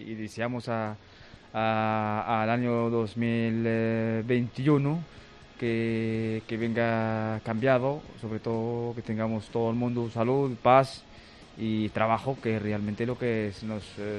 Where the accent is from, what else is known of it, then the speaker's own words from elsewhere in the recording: Morocco; Spanish is a second language; now in Spain; Pues mi país es Marruecos, hace muchos años que he venido.